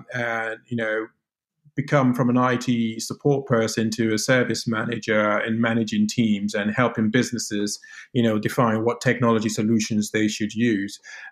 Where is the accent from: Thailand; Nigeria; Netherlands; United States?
Nigeria; now in United Kingdom; I'm Nigerian, born in the UK, but I've lived about, you know, 15 or so years of my life in Nigeria as well. So I've got a very good flavor of what Nigeria is like and growing up there. But I spent more of my life in the UK.